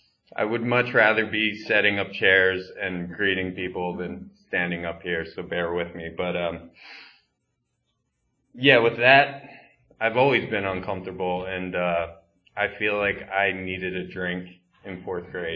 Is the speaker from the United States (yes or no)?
yes; Pennsylvania, United States; I am originally from Chester County, Pennsylvania, and I'm the youngest of four